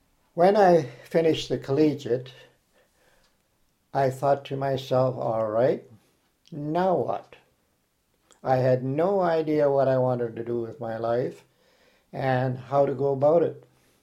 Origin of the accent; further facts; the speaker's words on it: Fort William, Ontario, Canada; When I was growing up in West Fort William, the CPR tracks ran back of our house.